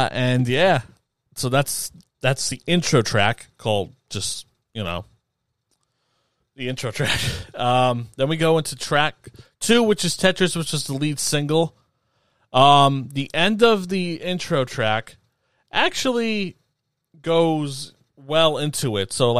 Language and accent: English; New York, United States; It reminded you of, you know, me growing up in New York.